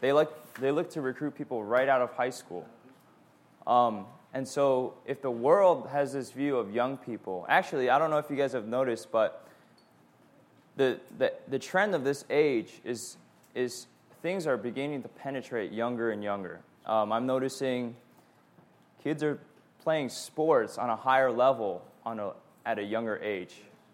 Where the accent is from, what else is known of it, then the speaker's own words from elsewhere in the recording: New Jersey, United States; It's a two-year Bible school, and I grew up in New Jersey.